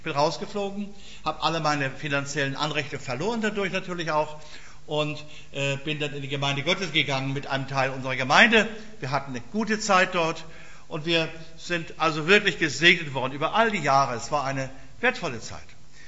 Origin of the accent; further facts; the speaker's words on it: Northern Germany, Germany; Für mich als Norddeutscher sehr ungewohnt.